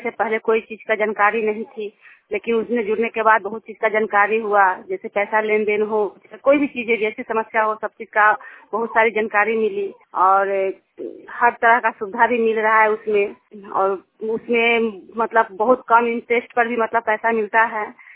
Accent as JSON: {"language": "Hindi", "town": "Pakdiganj", "country": "India", "said": "मैं पकड़ीगंज की रहने वाली हूँ"}